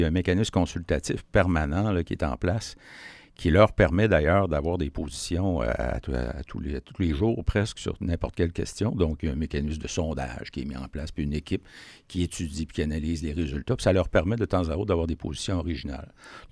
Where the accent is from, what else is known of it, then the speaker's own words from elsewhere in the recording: Quebec, Canada; moi, je suis du Bas-Saint-Laurent